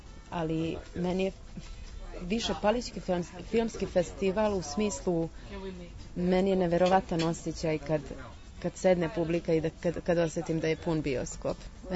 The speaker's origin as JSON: {"language": "Serbian", "town": "Novi Sad", "region": "Vojvodina", "country": "Serbia", "tie": "born there", "lives_now": "Subotica, Serbia", "said": "Ja sam, navodno, ja sam rođena u Novom Sadu. Ali ja mislim da ne postoji puno većih lokal patriota u ovom trenutku od mene."}